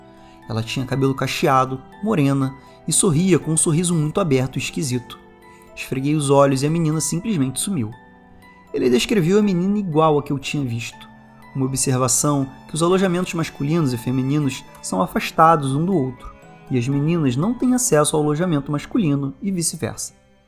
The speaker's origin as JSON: {"language": "Portuguese", "region": "Minas Gerais", "country": "Brazil", "said": "Sou do interior de Minas e assim que me formei, fui trabalhar em uma escola agrícola que ficava na zona rural, a cerca de 16 quilômetros da minha cidade."}